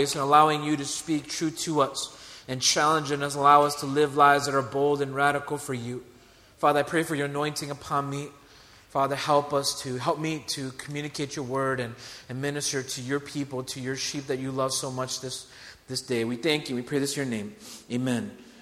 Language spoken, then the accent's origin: English; United States; born there; I am actually from India. Well, my parents are from India. I was born in the States, but they're from India.